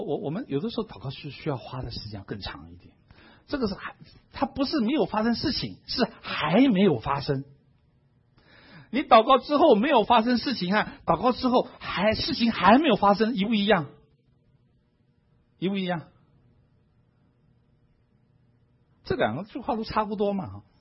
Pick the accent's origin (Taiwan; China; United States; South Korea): China; 当时候犹太人的习惯和风俗跟我们中国人差不多